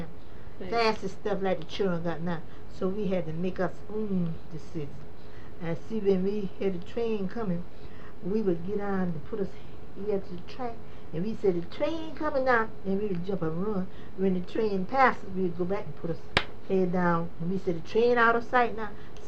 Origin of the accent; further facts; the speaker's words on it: Scotts Hill, United States; Because, see, I come from Scotts Hill up here.